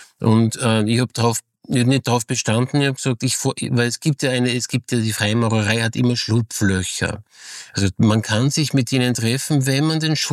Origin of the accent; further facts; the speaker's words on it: Salzburg, Austria; ich bin ein Salzburger Lokalredakteur, der über Essen schreibt